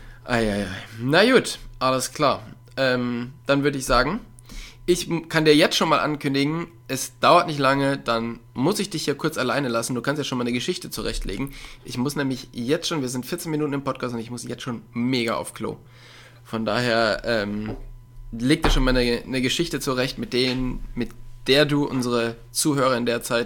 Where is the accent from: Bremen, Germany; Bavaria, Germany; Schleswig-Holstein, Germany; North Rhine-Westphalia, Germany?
North Rhine-Westphalia, Germany; Ich komme ja aus der Nähe von Köln